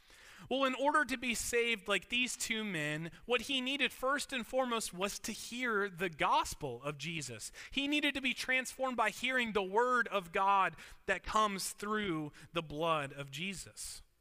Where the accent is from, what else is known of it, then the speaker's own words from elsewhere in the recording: Lake Wales, Florida, United States; But if somebody's going to Lake Wales, to my hometown, like for example, Shane, who lives in Plant City